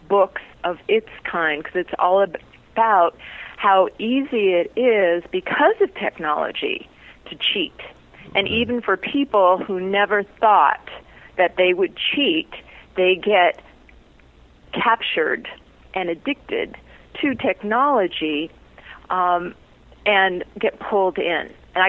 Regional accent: Los Angeles, California, United States; No, born and raised.

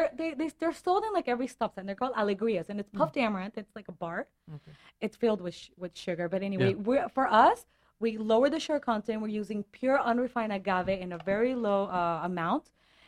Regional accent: Mexico; My ancestors are not from Mexico, but we're from Mexico.

